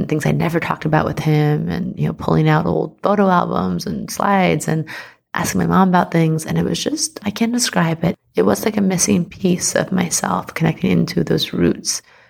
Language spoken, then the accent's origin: English; New York, United States; And I grew up in Long Island in Manhattan.